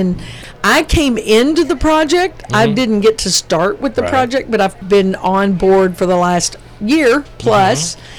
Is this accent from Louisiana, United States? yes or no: no; Cookeville, Tennessee, United States; I was born and raised in Cookeville.